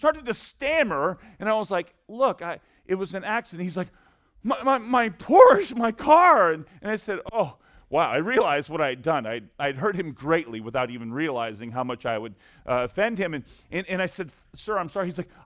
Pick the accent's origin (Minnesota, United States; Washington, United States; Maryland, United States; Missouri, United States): Missouri, United States; Our family farms in Missouri, and I'm from Missouri, so I can call it